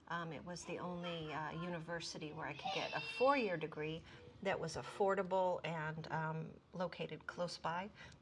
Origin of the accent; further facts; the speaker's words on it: Bakersfield, California, United States; now in Olympia, United States; No, I did not. I grew up in Bakersfield, California.